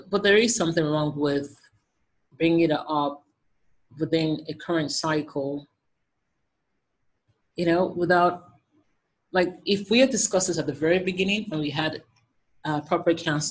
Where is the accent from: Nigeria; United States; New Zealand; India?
Nigeria; So my first experience with an IVF clinic was in my home country, Nigeria.